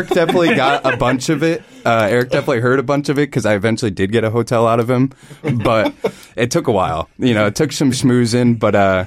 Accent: Milford, Connecticut, United States; also born or lived in Los Angeles; Yeah, so I grew up in Milford, Connecticut, born and raised.

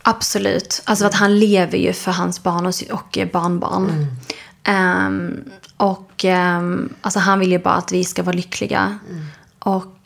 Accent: Skåne, Sweden; dels är jag uppväxt då i Skåne där det inte var så mycket andra sådana familjer där vi växte upp. Och jag hade ingen sån kontakt med släktingar i Irak.

